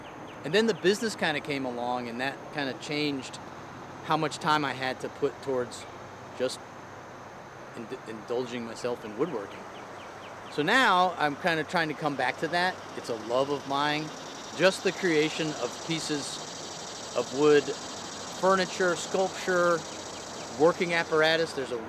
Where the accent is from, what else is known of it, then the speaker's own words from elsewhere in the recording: Connecticut, United States; No, I'm a Connecticut kid.